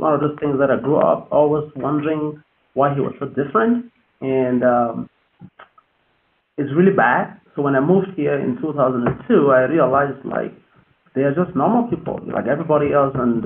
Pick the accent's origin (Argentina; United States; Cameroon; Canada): Cameroon; I am originally from Cameroon, West Africa.